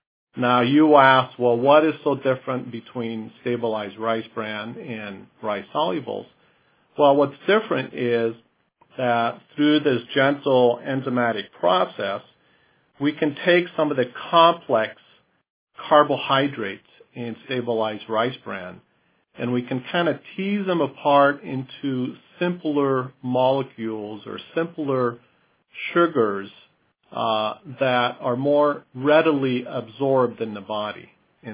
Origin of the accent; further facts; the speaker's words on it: Iowa, United States; born there; also born or lived in Europe / South America / Australia; So I was born in Iowa. I've been raised in many different countries around the world, Europe, South America, Australia. Came back to the U.S. when I first went to college.